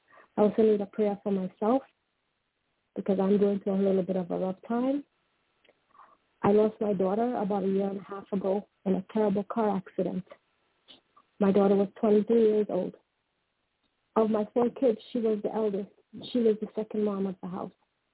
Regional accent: Trinidad & Tobago; It's Hindu. It's a Hindu name. I'm from Trinidad and Tobago.

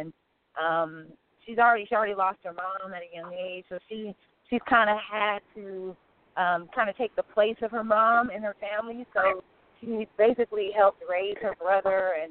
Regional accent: Sacramento, California, United States; You know, I'm from Sacramento, and I'm definitely brown-skinned, and I wear my hair natural

